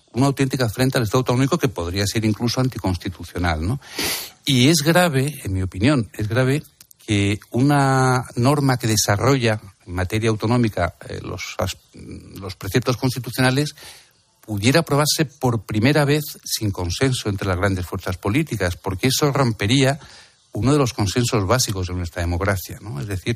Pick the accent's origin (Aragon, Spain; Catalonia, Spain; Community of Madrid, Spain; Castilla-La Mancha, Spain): Community of Madrid, Spain; Madrid; Yo he de decir que vivo en Madrid, soy madrileño, me gusta salir a cenar y fumo puros.